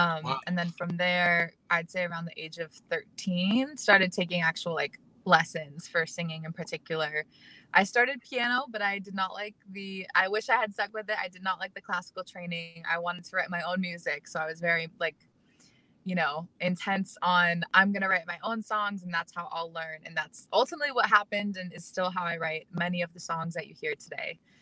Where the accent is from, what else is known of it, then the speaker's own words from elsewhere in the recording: San Rafael, California, United States; I am from San Rafael. It's a small town about 20 minutes north of San Francisco proper. So the Bay Area.